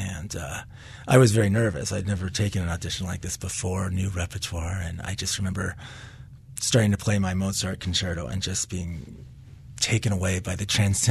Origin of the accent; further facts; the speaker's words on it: Minnesota, United States; And I come from Minnesota, so I was just wowed.